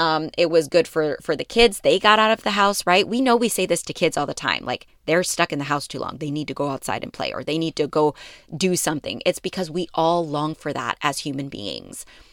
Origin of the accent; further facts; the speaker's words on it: Midwest, United States; now in Houston, United States; I'm from the Midwest. So in the wintertime, we spend a lot of time in the indoors